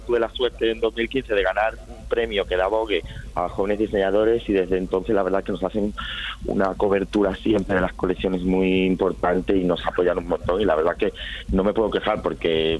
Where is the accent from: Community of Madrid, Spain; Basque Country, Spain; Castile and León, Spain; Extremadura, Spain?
Extremadura, Spain; Almaraz; soy de Almaraz, pero mi madre es de Coria y he pasado siempre y estudié en el Conservatorio de Plasencia